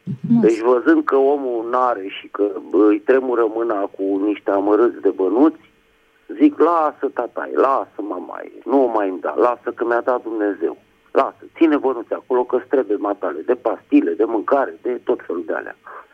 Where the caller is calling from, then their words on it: Bucharest, Romania; din București.